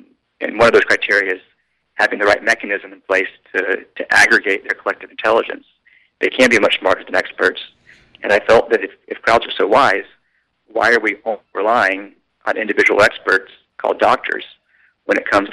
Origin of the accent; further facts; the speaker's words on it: Atlanta, Georgia, United States; now in San Francisco, United States; Atlanta, Georgia.